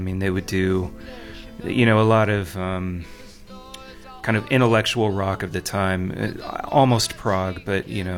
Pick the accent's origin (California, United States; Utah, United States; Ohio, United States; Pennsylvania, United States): California, United States; Sacramento; I grew up near Sacramento in the Sacramento Valley in the Central Valley of California.